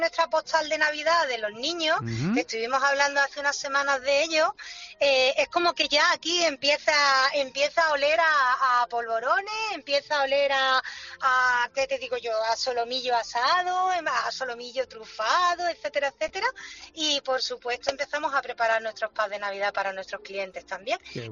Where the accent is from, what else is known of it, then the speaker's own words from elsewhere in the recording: Antequera, Andalusia, Spain; los chicharrones, que en Antequera, uh-huh. que en mi pueblo, pues, los chicharrones, hay dos tipos de chicharrones